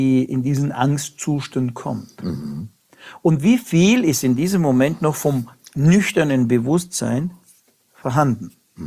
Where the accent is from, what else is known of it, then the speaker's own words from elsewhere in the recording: Russia; ich komme ja aus Russland, also da gab es mal Telefonzellen